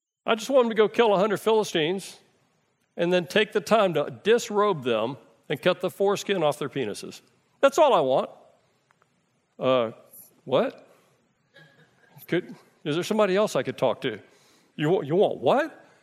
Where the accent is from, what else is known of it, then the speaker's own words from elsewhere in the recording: United States; Listen, this is hard for me. I'm American.